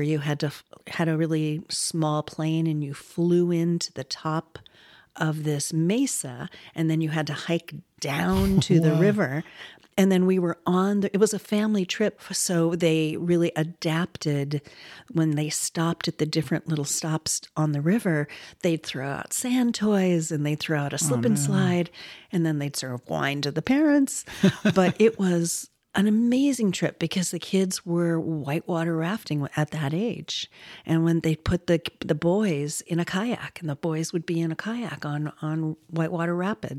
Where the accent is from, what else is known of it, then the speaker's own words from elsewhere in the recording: San Diego, California, United States; also born or lived in Loma Linda; San Diego, because that's really where my formative years were.